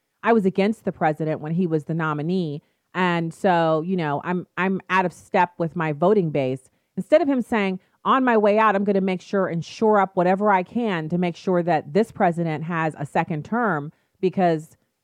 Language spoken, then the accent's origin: English; United States; I can tell you, as an American citizen, as a veteran, as a wife, as a mom, as a Christian, I actually don't want the president to stop doing those things.